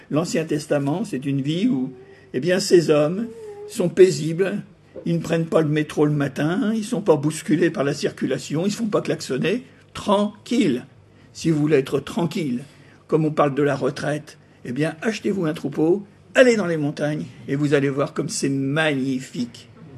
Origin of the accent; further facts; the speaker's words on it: France; Nous, peut-être qu'en tant que Français, dans notre pays que nous connaissons bien, avec sa culture